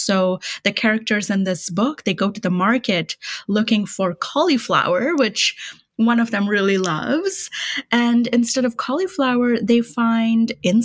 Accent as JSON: {"language": "English", "town": "Kolkata", "region": "West Bengal", "country": "India", "tie": "born or raised there", "moved": "as an adult", "lives_now": "New York, United States", "said": "Kolkata is my hometown. I grew up there. Now I live in New York, but I lived in Kolkata until I was 19"}